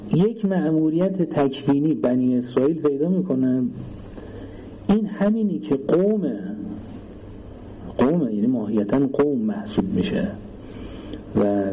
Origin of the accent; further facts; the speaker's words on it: Iran; ببینید مثلا ما ایرانیم، درست یه موقع قبل انقلاب ایران بودیم